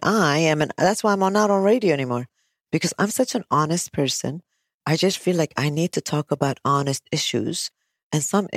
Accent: United States; I'm American. So I was like, yeah, I'm having this type of coffee.

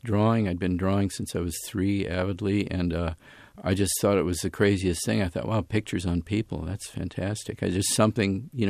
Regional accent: Corona del Mar, California, United States; Yeah, I was raised in Southern California, Corona del Mar, right a few blocks from the ocean.

